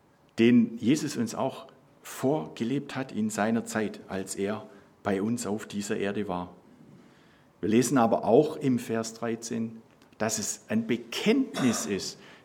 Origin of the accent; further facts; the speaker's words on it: Baden-Württemberg, Germany; was ist wichtig für uns als Schwaben, für uns als Württemberger, für uns als Deutsche